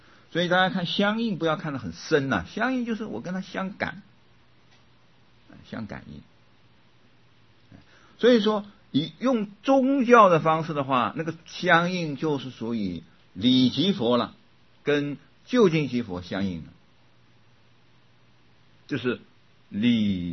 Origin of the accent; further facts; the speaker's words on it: Kaohsiung, Taiwan; now in Taipei, Taiwan; 高雄是我的家乡，高雄本来就是我家乡啊，但是我在台北